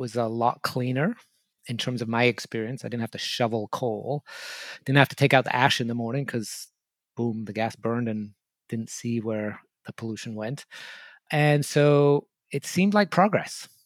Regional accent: England, United Kingdom; I grew up in England in the 1970s and early 80s

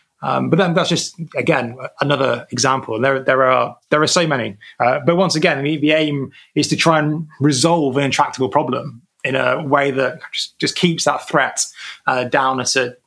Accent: United Kingdom; as a Brit

